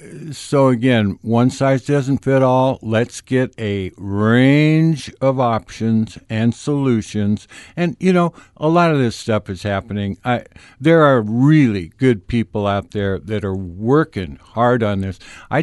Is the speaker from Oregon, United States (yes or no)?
yes; Oregon, United States; the Umpqua, which is where I grew up originally. I came from the Umpqua.